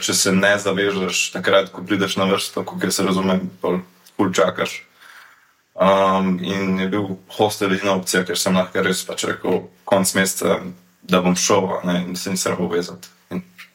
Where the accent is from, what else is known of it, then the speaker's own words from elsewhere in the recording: Počanek, Drava, Slovenia; prihajam iz Počanka, okolice Slovenske Bistrice